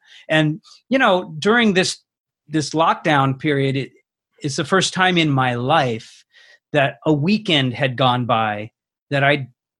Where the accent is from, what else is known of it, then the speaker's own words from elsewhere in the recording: Los Angeles, California, United States; It's my hometown, and I grew up, you know, at a time when a lot of really iconic places I got to be in.